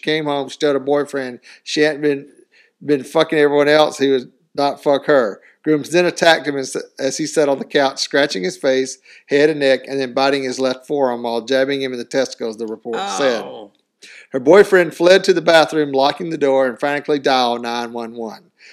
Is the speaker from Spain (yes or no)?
no; Augusta, Georgia, United States; Augusta, what? Georgia, which is where I kind of grew up.